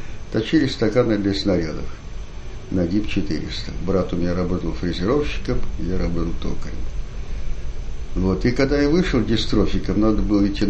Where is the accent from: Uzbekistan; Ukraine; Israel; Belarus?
Ukraine; Я сказал, что у меня никого нет, что я с Украины, у меня никого нету. Одна бабка, то есть, и дед там на Украине.